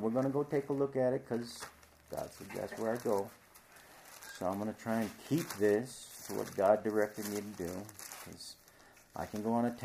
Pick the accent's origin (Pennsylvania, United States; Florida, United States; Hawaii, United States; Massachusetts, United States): Hawaii, United States; Because I was raised in Hawaii, I have certain ways of understanding English, right? Because I was raised with pidgin English.